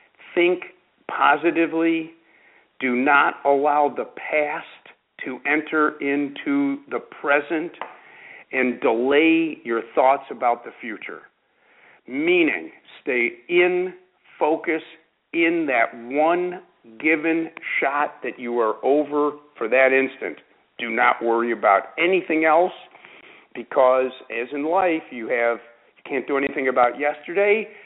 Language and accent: English; Boca Raton, Florida, United States; Next after that will be the tournament in my hometown, the Allianz, which I'm looking forward to in Boca Raton at the old course at Broken Sound.